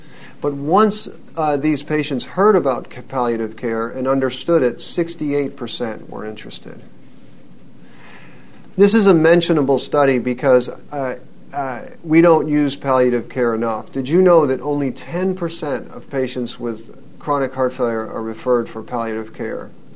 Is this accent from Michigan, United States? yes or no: no; Louisville, Kentucky, United States; from the University of Louisville, which is my hometown